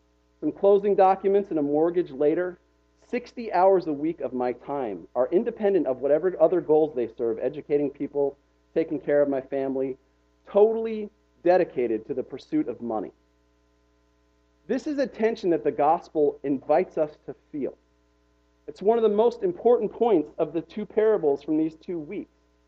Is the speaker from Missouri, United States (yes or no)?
no; Utah, United States; maybe this is a result of growing up in Utah around Mormons who were uncharacteristically gentle people.